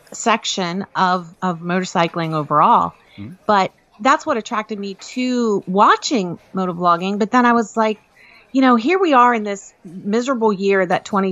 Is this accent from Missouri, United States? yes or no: no; Maryland, United States; I am from Western Maryland. I was born and raised there. And no, I was nowhere near the coast.